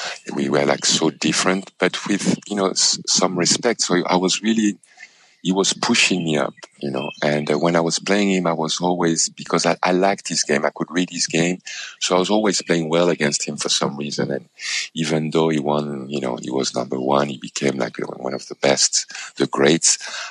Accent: Paris, Île-de-France, France; as a child growing up in Paris, in France, I actually stayed 1 year as a tennis student in Roland Garros

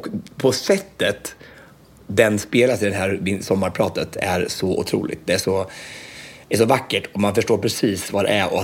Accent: Östansjö, Örebro County, Sweden; 80-talsmöbler som vi hade massa med furu hemma i Östansjön. Jag började växa upp.

